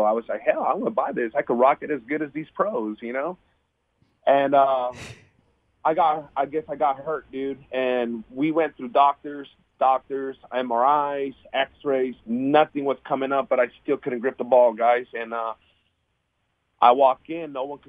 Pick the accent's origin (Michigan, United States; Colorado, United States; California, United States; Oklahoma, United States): California, United States; When I played, I called it medical marijuana because I'm from California.